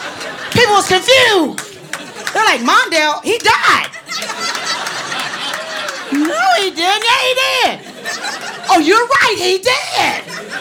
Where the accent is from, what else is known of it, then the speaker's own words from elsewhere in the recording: San Francisco, California, United States; I'm from San Francisco. We are the quirkiest and the weirdest of the quirky, weird state.